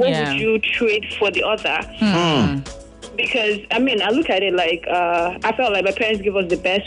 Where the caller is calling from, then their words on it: Lagos, Nigeria; I'm calling from Lagos. I'm calling from Isola.